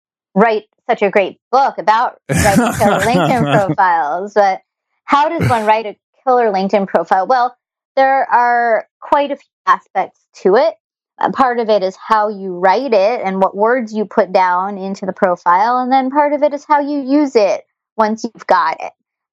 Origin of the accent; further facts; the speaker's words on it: New York City, New York, United States; Well, the story is, you know, my sister and I grew up in New York City